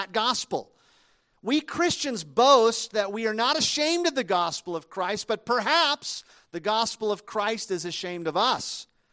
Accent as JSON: {"language": "English", "region": "Minnesota", "country": "United States", "tie": "born or raised there", "said": "My grandfather lived on a farm, the farm I was raised on in Minnesota."}